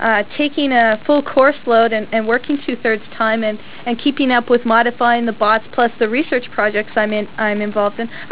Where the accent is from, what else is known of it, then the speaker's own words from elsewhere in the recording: Canada; because, of course, I'm Canadian and I like to have a Canadian influence